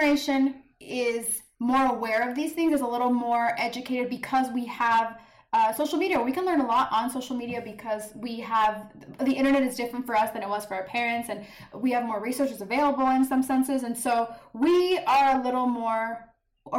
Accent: United States; Us, especially our first generation, I'm Mexican American.

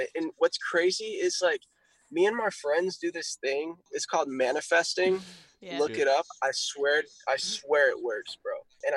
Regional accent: Houston, Texas, United States; So like, we're both from Houston.

